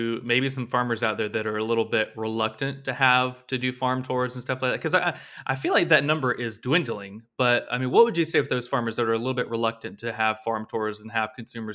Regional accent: Blountstown, Florida, United States; Yeah, when we would drive from Bluntstown to Tallahassee, I grew up in Bluntstown, and every time we would go to Tallahassee

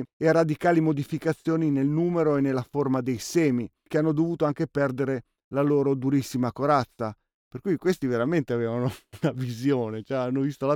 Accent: Lombardy, Italy; io ho visto dalle mie parti, tra Milano e Bergamo, era pieno di campi di mais

